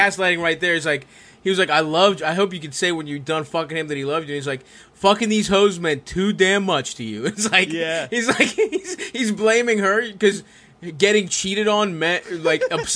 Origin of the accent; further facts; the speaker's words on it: Baltimore, Maryland, United States; it was tough because growing up in Baltimore, like, it was like a specific kind of racist person that stole their culture from black people.